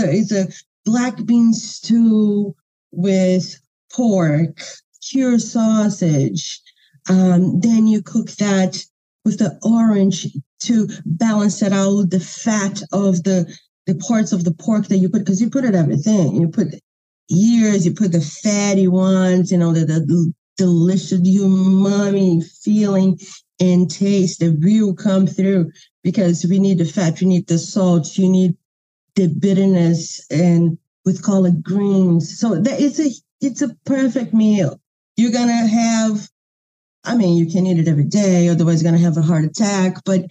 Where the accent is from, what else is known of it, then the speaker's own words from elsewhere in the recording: Minas Gerais, Brazil; English is a second language; Well, listen, I come from a state that it's known for its food. I come from Minas Gerais, and that's the place to go to eat.